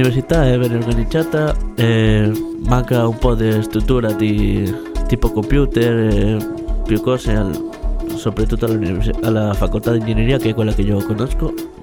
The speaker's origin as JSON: {"language": "Italian", "town": "Boal", "region": "Asturias", "country": "Spain", "second_language": "Italian", "lives_now": "Cagliari, Italy", "said": "Di Boal, della regione d'Asturias, di Spagna."}